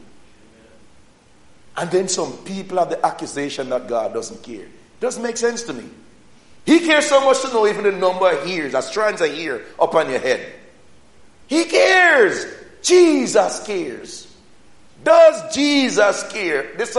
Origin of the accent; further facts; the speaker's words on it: Jamaica; In my village where I grew up in Jamaica